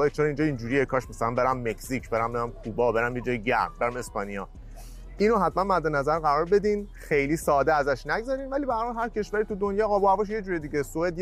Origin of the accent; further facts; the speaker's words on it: Iran; now in Canada; نکته دوم واسه ما مهاجرایی که از ایران اومدیم اینه که خب بعد فاصله کانادا تا ایران خیلی زیاده.